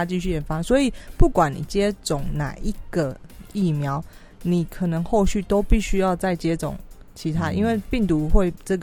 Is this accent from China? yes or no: no; Taiwan; 我是台湾人